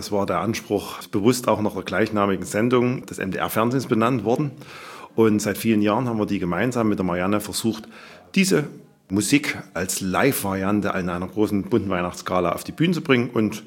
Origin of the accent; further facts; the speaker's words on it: Geyer, Saxony, Germany; Ich bin quasi ein Beute-Bernsbacher, wenn man das so nennt. Ich stamme aus Geyer, ja, tatsächlich. Das ist meine Heimatstadt.